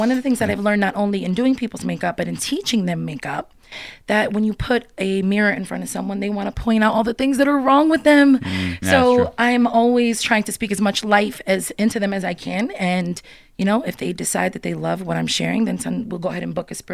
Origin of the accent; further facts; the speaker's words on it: Coney Island, New York, United States; now in Lancaster, United States; Yeah, I'm originally from Coney Island and I was here in Lancaster at that point. Yeah. We moved here from Coney Island to Manheim Township.